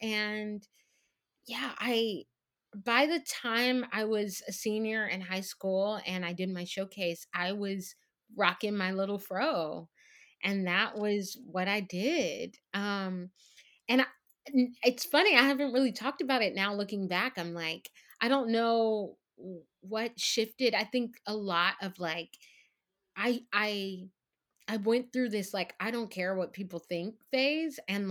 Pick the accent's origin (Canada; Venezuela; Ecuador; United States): United States; Texas; I should also preface it by saying I'm from Texas, and down south the weave game is a different thing.